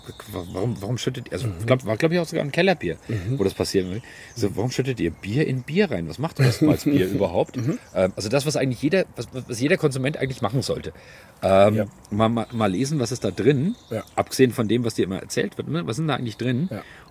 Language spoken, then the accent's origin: German; Kulmbach, Bavaria, Germany; als Oberfranke, wie gesagt, aus Kulmbach geboren